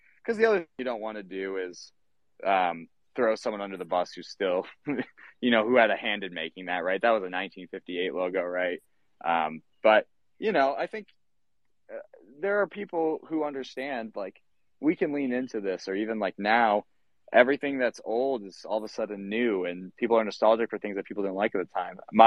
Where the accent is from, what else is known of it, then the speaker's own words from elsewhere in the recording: Indiana, United States; growing up in Indiana, you love college, you love all sports.